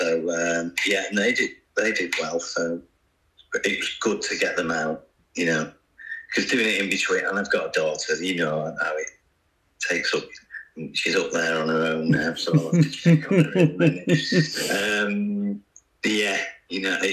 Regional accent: Salford, North West England, United Kingdom; I grew up in Salford anyway, so.

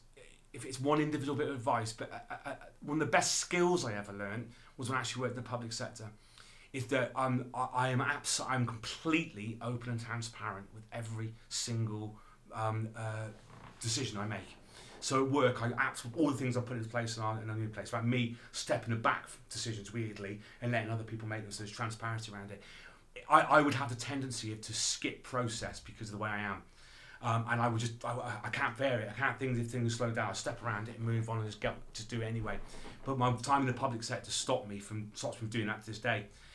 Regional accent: Shrewsbury, West Midlands, United Kingdom; Growing up in Shrewsbury, not many bands played in Shrewsbury.

